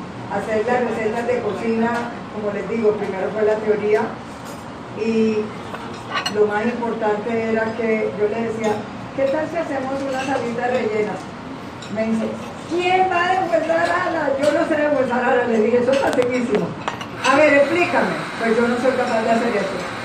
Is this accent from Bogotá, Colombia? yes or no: no; Montería, Córdoba, Colombia; A que vengo del Caribe, de Montería, de una casa donde todavía cocinamos tradición